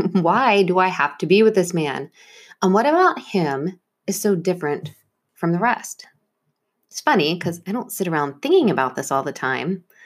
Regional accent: Texas, United States; Not that there's anything wrong with that. I'm from Texas, y'all.

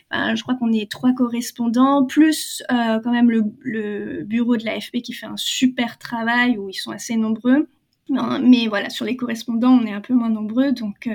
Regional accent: France; moi, en tant que Française, en tout cas, enfin, en tant que personne

